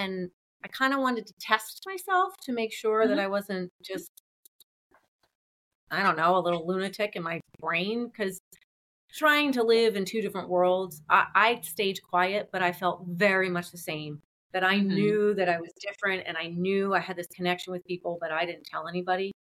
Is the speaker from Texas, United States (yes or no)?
no; New Jersey, United States; I grew up in New Jersey and never felt comfortable there. Moved to Georgia and the energy of the state fit me so much better at that time.